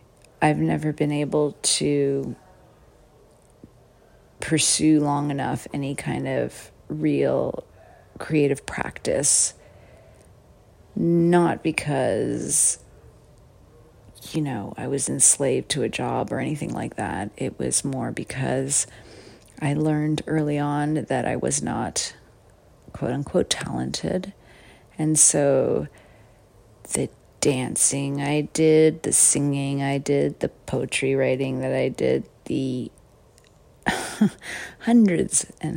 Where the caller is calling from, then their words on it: Toronto, Ontario, Canada; I'm calling from Toronto